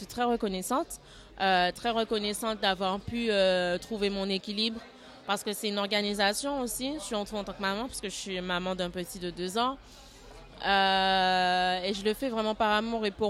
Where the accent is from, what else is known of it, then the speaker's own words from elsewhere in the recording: Martinique; C'est ça, je viens de la Martinique.